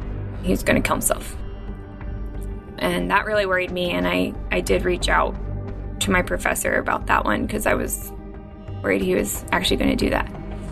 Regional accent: Maryland, United States; So I grew up in Maryland, and my family just naturally is just super active.

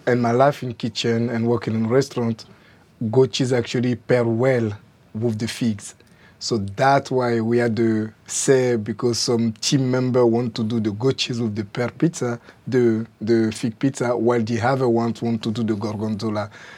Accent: Paris, Île-de-France, France; accent: French; English is a second language; they come from Ivory Coast, and I got the chance to be born and grow in France because my grandfather, my dad, happened to do a war for the French.

